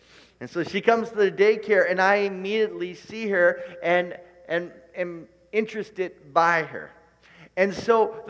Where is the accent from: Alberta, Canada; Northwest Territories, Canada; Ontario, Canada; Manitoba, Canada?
Ontario, Canada; Oshawa; So Ainsley and I grew up in Oshawa